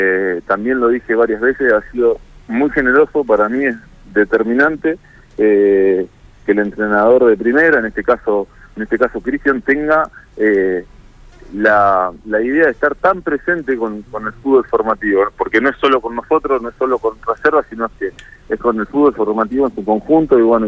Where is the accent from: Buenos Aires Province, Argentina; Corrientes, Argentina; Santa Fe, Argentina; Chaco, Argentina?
Santa Fe, Argentina; Esperanza; yo nací en Santa Fe y viví mucho tiempo en Esperanza